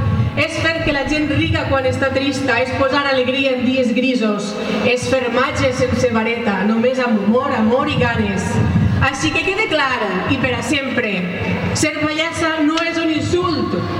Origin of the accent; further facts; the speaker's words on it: Pego, Valencian Community, Spain; I vinc com qualsevol altra pegolina que estima el seu poble i que té la fortuna d'haver nascut ací.